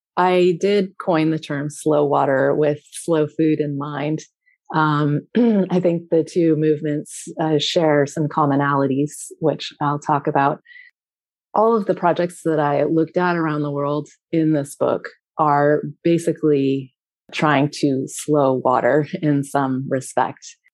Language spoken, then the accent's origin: English; California, United States; I grew up in California, which is a place where water is a big focus